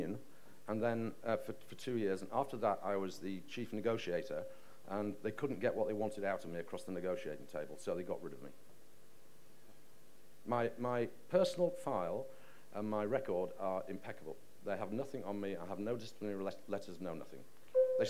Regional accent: Yorkshire and the Humber, United Kingdom; I mean, I grew up in Yorkshire in the time of the miners' strike.

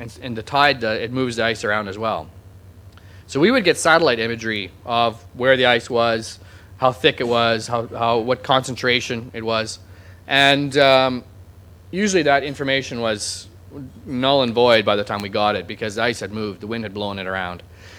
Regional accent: the Prairies, Canada; I grew up in the Canadian prairies. I didn't grow up in a sailing family.

